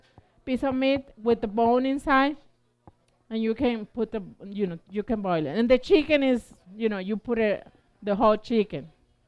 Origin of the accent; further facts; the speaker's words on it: Tamaulipas, Mexico; English is a second language; I'm from Tamaulipas. It's across the border from Brownsville.